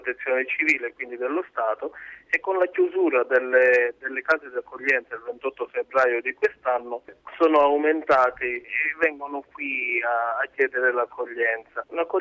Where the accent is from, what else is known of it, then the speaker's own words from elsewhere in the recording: Sicily, Italy; compreso me che sono siciliano.